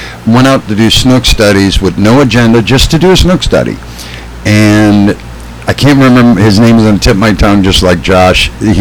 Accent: United States; I'm not always proud to be an American. I've been outside of the country too much to always be proud I'm an American.

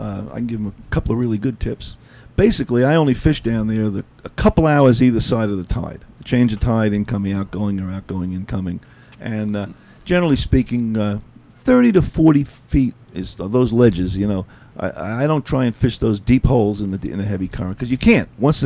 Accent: New York, United States; I'm from New York originally. We've been living here about the last 11 years.

